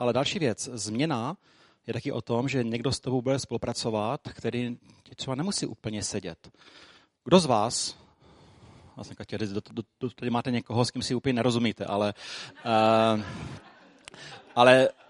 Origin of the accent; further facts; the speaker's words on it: Vyškov, South Moravian Region, Czechia; já jsem rodilý Vyškovák